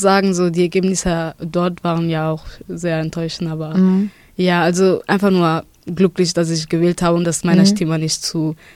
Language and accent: German; Duisburg, North Rhine-Westphalia, Germany; Ich komme aus Duisburg.